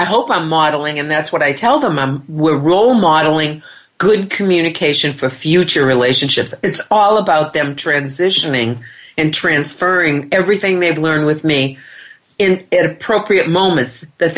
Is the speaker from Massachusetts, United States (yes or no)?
yes; Boston, Massachusetts, United States; He's from Boston. I'm from Boston.